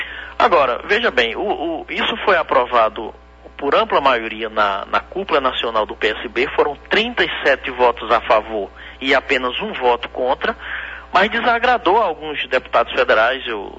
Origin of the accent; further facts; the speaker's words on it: Pernambuco, Brazil; lá na minha região, lá no Pajeú